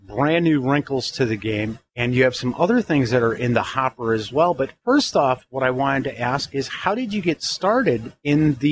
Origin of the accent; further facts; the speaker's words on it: Chicago, Illinois, United States; Which, yeah, I'm from Chicago originally, so that doesn't bother me